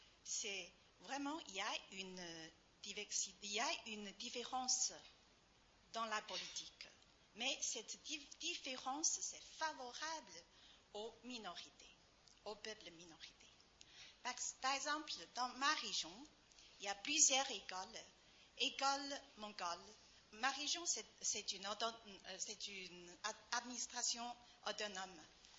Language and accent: French; China; French is a second language; moved away as an adult; now in France; je suis une vraie chinoise.